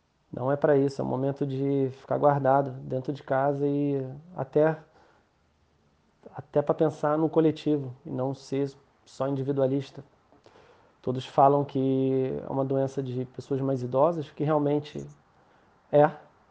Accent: Rio de Janeiro, Brazil; Sou natural do Rio de Janeiro.

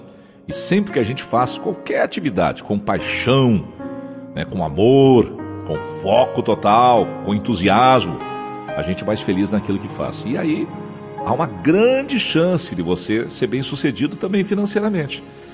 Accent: Santa Maria, Rio Grande do Sul, Brazil; moved away as an adult; now in Rio de Janeiro, Brazil; Eu quando saí do Rio Grande do Sul, da cidade de Santa Maria, minha mãe dizia, por que você vai trabalhar tão longe?

